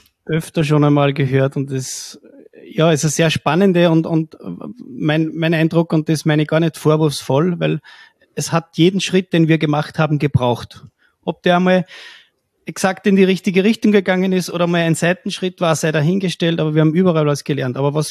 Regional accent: Austria; mit uns als Österreicher zu tun.

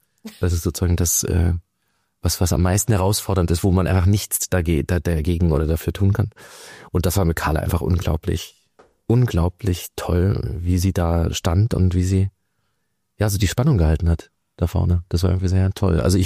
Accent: Görlitz, Saxony, Germany; also born or lived in East Berlin; in Görlitz groß geworden und in Ostberlin

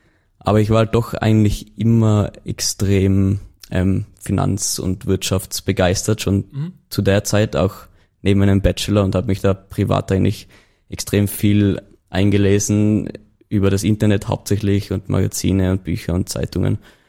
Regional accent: Tyrol, Austria; Also wie man vielleicht unschwer in dem Laufe der Folge auch hören wird, komme ich aus Tirol.

